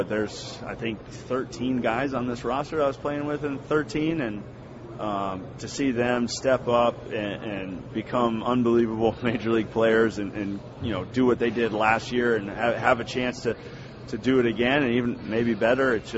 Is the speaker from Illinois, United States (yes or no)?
no; Cincinnati, Ohio, United States; I grew up in Cincinnati. They're 4 hours south, and it's a pretty quick trip from Cincinnati up to Cleveland